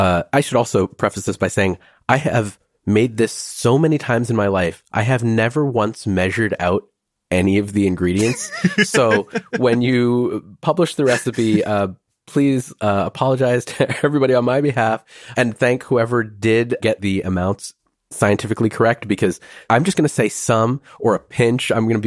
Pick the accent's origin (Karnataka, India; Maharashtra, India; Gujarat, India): Maharashtra, India; My family is Marathi. We're from Maharashtra.